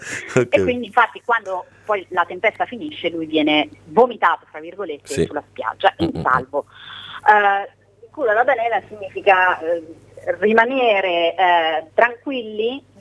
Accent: Umbria, Italy; born there; come tu sai, io sono umbra di nascita

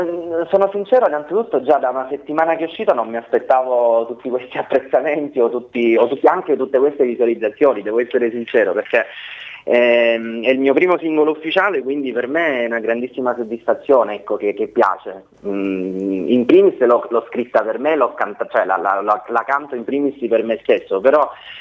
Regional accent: Marsala, Sicily, Italy; now in Rome, Italy; Io sono di Marsala, ma non mi trovo a Marsala.

